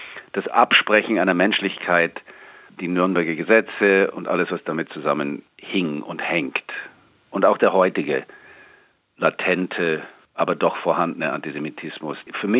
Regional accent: United States; now in Germany; wie man ja auch in den Vereinigten Staaten im Moment sieht, an meiner alten Heimat

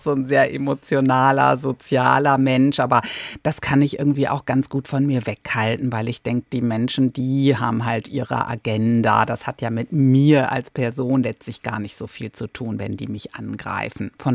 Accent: Lower Saxony, Germany; ich komme aus Ostfriesland ursprünglich

